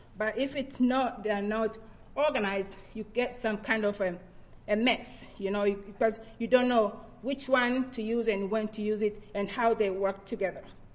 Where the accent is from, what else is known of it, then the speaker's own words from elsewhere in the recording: Tanzania; born there; English is a second language; I was born in Tanzania many years ago. In Tanzania, I learned a lot about my indigenous knowledge. I had indigenous religion.